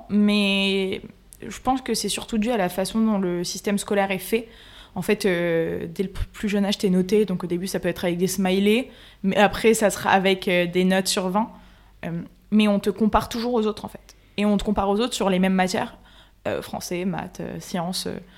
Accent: Marseille, Provence-Alpes-Côte d'Azur, France; je venais de Marseille. J'avais un peu les codes de Marseille.

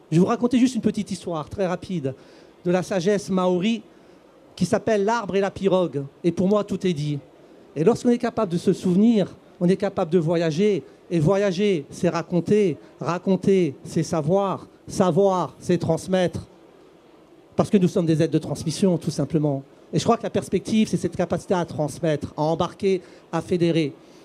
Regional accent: Kabylie, Algeria; nous, chez nous, en Kabylie, nous ne pouvons transmettre que deux choses à nos enfants, des racines et des ailes.

